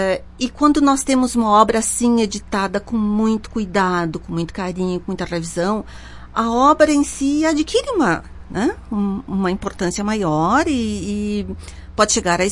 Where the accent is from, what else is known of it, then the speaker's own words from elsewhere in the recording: Caxias do Sul, Rio Grande do Sul, Brazil; Uma cidade onde eu nasci, a cidade onde eu sempre morei, a cidade que eu amo, afinal, né?